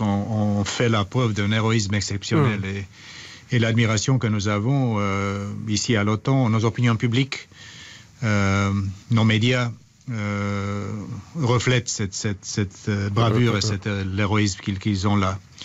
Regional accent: Romania; French is a second language; now in France; dans mon pays d'origine, la Roumanie

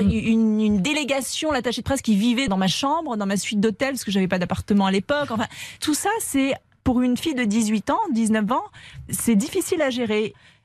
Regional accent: French Polynesia; moved away as an adult; now in Paris, France; Comme vous le savez, je venais de Tahiti, c'était ma vie, enfin je veux dire, j'avais pas prévu de vivre à Paris, j'avais pas d'appartement.

